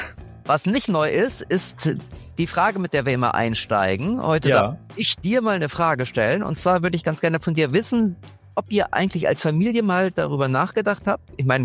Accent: Hamburg, Germany; so als Städter, wir kommen ja beide aus Hamburg

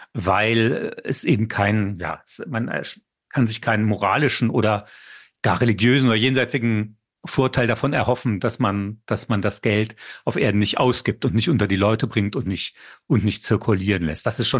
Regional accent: France; ich habe ja zwei Pässe, ich bin ja auch Franzose

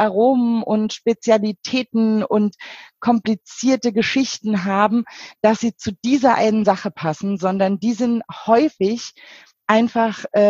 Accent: Rhineland-Palatinate, Germany; Also als Pfälzer glaubt als man Pfälzer, auch bei einem Liter Riesling immer, es muss Wasser rein.

